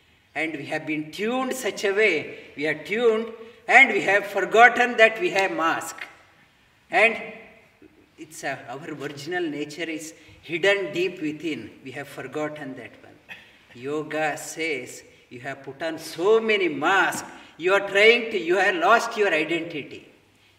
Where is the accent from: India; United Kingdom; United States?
India; now in Australia; I have come from all the way from India to here. Now I am trying to imitate that I am an Aussie.